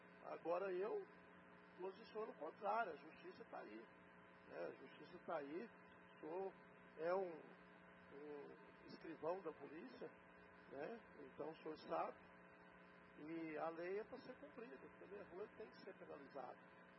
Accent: Campo Belo, Minas Gerais, Brazil; Eu sou natural, porque eu sou mineiro. Eu sou natural da cidade de Campo Belo, aonde fica 120 quilômetros da cidade de Vinópolis.

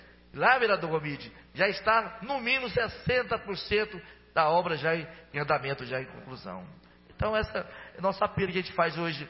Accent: Goianésia, Goiás, Brazil; now in Anápolis, Brazil; Eu conheço bem Goianésia, minha terra natal.

